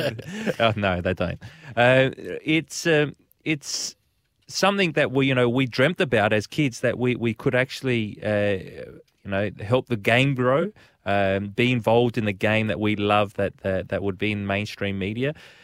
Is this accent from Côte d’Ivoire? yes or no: no; Adelaide, South Australia, Australia; Look, we growing up in Adelaide